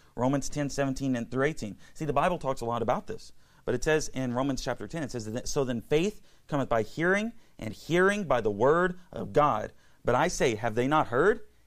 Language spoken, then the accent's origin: English; Tennessee, United States; now in Arizona, United States; I grew up in Tennessee, but I moved here not solely, but mainly because of that sermon